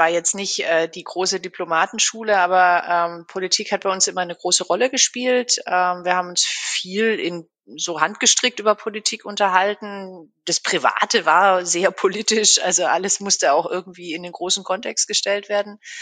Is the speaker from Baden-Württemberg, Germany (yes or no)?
yes; Baden-Württemberg, Germany; bin eigentlich gebürtige Schwarzwälderin. Also ich komme tatsächlich auch aus der süddeutschen Gegend.